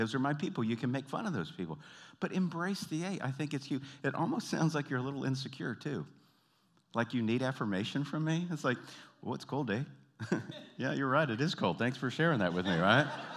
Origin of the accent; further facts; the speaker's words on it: the South, United States; accent: Southern twang; Now, I'm from the South, man. When I get tired and my accent comes out and I get a little twangy